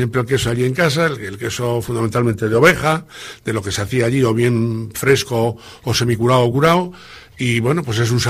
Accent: Guriezo, Cantabria, Spain; born there; Bueno, yo nací en Guriezo un 18 de abril del año 1951.

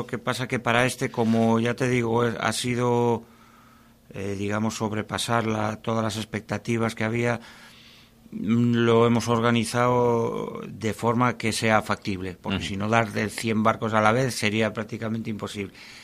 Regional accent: Santoña, Cantabria, Spain; yo soy de Santoña, entonces ya tengo familia marinera

